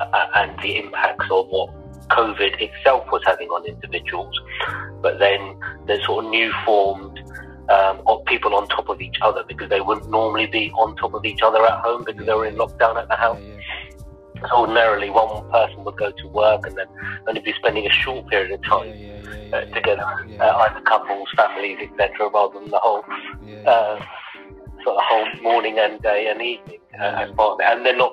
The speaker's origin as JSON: {"language": "English", "town": "Wembley", "region": "London", "country": "United Kingdom", "tie": "born or raised there", "said": "Yeah, so I was born in London, sort of the northwest part of London, and grew up in sort of Wembley, Kilburn, Harlesden area."}